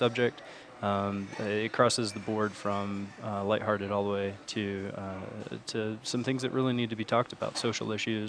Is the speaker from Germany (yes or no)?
no; Louisville, Kentucky, United States; I was really excited that my hometown of Louisville, Kentucky, had an Ignite.